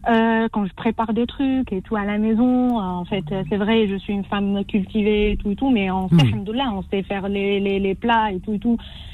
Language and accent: French; Algeria; Moi, au bled, c'est vrai, je suis algérienne et tout, mais ça n'existe pas ça.